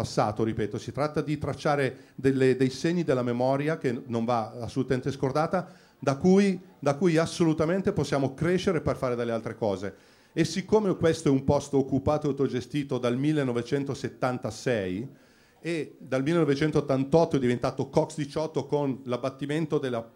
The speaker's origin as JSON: {"language": "Italian", "town": "Milan", "region": "Lombardy", "country": "Italy", "said": "Sono di Milano, sono di Conchetta, ho fatto parte del collettivo del Virus tardivamente, dopo lo sgombero di Via Correggio e le altre occupazioni"}